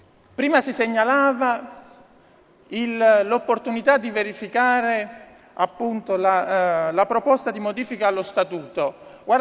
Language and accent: Italian; Naples, Campania, Italy; now in Novara, Italy; sono napoletano e me ne vanto.